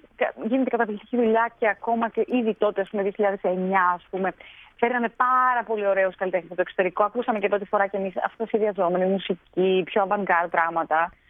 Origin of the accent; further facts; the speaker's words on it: Volos, Thessaly, Greece; Εγώ μεγάλωσα στο Βόλο